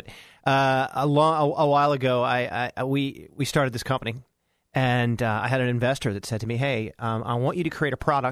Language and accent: English; Virginia Beach, Virginia, United States; I said, well, I grew up in Virginia Beach